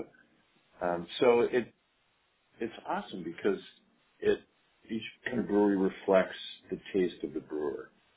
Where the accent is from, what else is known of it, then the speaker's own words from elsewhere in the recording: Philadelphia, Pennsylvania, United States; You can be in Erie, Pennsylvania, or my hometown of Philadelphia.